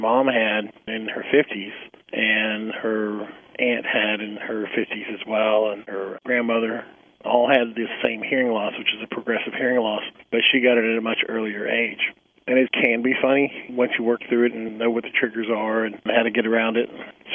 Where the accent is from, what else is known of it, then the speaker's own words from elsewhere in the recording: Chattanooga, Tennessee, United States; Well, I grew up in Chattanooga.